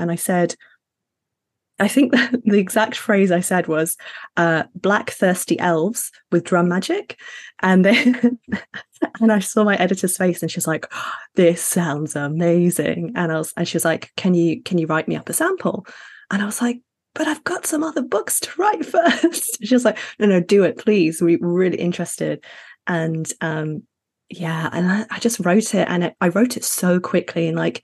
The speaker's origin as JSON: {"language": "English", "town": "Sheffield", "region": "Yorkshire and the Humber", "country": "United Kingdom", "tie": "born or raised there", "also_born_or_lived": "Middle East", "said": "So I'm Ghanaian, Sydneyese and British, but I was raised in the Middle East and Sheffield in the UK."}